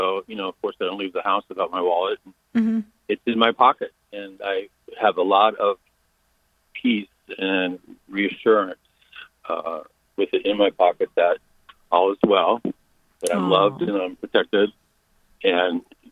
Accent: South Dakota, United States; I grew up in South Dakota where the winters were somewhat brutal, and she never drove, but she never missed Mass.

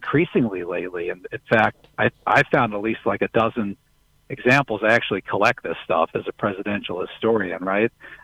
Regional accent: Butler, Pennsylvania, United States; my hometown of Butler, Pennsylvania

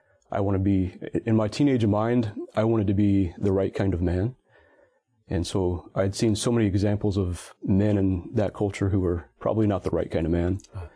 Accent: Mississippi, United States; also born or lived in Washington State; So I grew up mostly in the Deep South. And I'm talking about South Mississippi, the best food in the world.

